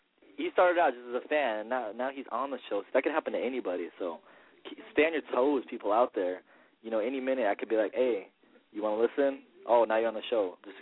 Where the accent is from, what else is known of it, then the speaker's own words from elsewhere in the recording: Hawaii, United States; I hate that I can't say it, and I'm Hawaiian.